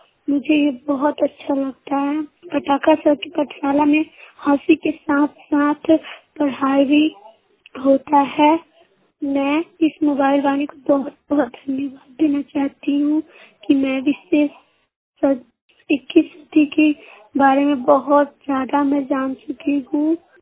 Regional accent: Bihar, India; मैं राज्य बिहार से हूँ, जिला मुजफ्फरपुर में पढ़ती हूँ।

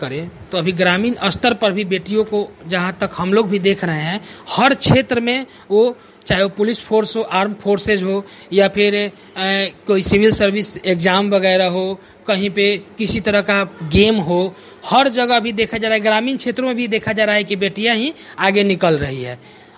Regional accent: Dighwara, Bihar, India; मैं दिघवारा ब्लॉक से बिलोंग करता हूँ।

